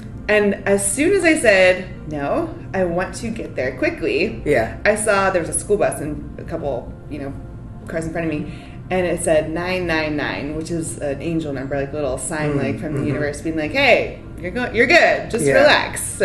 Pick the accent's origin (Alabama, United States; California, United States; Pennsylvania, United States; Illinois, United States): Pennsylvania, United States; Pittsburgh; now in Texas, United States; Well, I'm from Pittsburgh and they say yins, and that's just no one's trying to say that, so I've never said that, but I have adapted the y'all mentality.